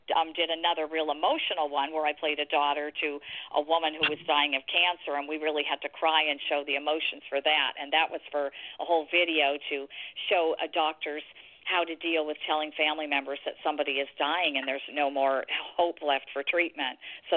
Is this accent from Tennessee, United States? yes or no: no; Campbell, California, United States; also born or lived in Santa Monica; Yes, I was born in Los Angeles, California, Santa Monica to be exact, and then my family moved up here to the Campbell area, Campbell, California, and I lived here till high school